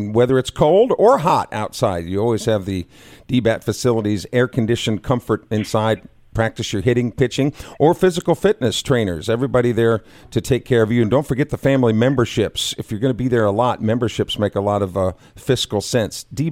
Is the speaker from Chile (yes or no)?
no; Urbandale, Iowa, United States; one of them from my home state, like 3 miles from my high school in Urbandale, Iowa.